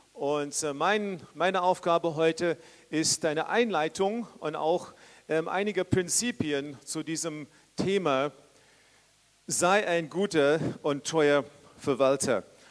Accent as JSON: {"language": "German", "town": "Dresden", "region": "Saxony", "country": "Germany", "said": "eine kleine Werbung für Dresden. So die Stadt, wo ich herkomme und die Stadt, wo ich jetzt wohne, meine Heimat und meine Heimat geworden."}